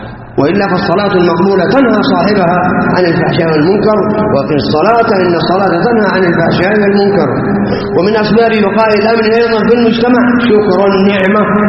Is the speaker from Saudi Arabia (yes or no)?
yes; Saudi Arabia; في بلادنا السعودية